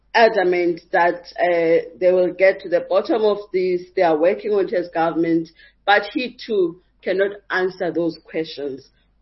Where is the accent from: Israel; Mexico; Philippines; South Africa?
South Africa; You know, you ask yourself, as a South African, I can't just go to Waterkloof Air Base.